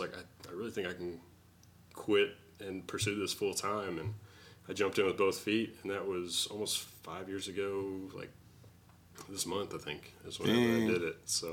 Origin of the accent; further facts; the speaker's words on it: Texas, United States; also born or lived in San Antonio; I grew up in a small town around Abilene, about 2,000 people.